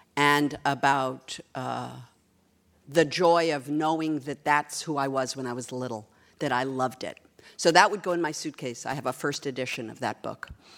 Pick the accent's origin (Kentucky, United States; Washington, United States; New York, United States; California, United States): California, United States; Los Angeles; When I got married, I just sounded like I was from New Jersey. I'm from Los Angeles.